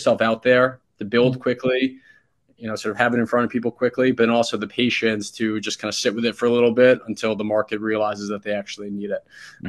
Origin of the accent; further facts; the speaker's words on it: New York City, New York, United States; I grew up in New York City, and so a lot of my collection happens to be based on athletes or things that are meaningful to me from my childhood in New York City.